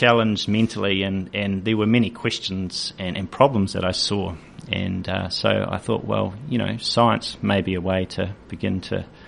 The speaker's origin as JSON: {"language": "English", "town": "Hastings", "region": "Hawke's Bay", "country": "New Zealand", "tie": "born or raised there", "said": "Yes, I was born in Hastings."}